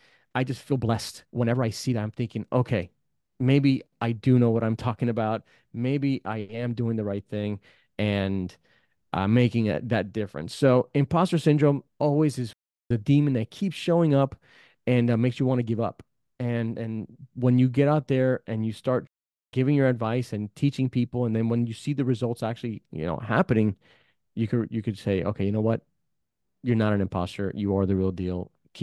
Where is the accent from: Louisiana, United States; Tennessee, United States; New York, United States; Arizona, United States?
New York, United States; born there; I was born in New York, so I'm a New Yorican.